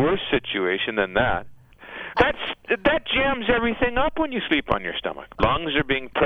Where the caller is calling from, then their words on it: Chicago, Illinois, United States; From Chicago, where, you know, there's no strangers to respiratory and stuffy nose